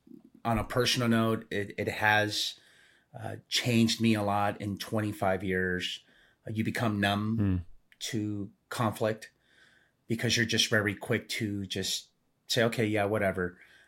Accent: Lima, Peru; moved away; I was born and raised in Lima, Peru, and soccer's my life.

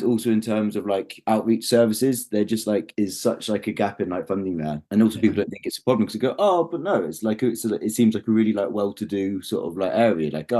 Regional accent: London, United Kingdom; I grew up in London

